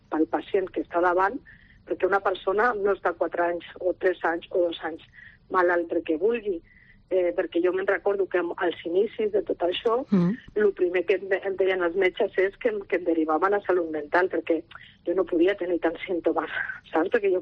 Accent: Barcelona, Catalonia, Spain; Perquè els que som de Barcelona, doncs encara

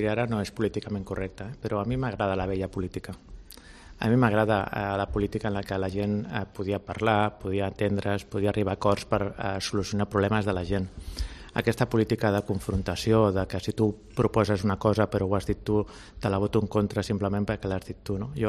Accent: Barcelona, Catalonia, Spain; a la ciutat de Barcelona, que és el meu poble

